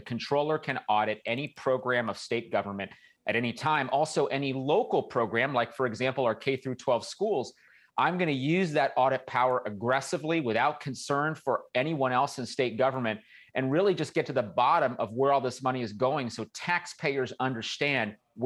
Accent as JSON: {"language": "English", "town": "Rowland Heights", "region": "California", "country": "United States", "tie": "born or raised there", "said": "I grew up in Roland Heights, which some of your viewers may be from there, and it's about 25 miles east of L.A."}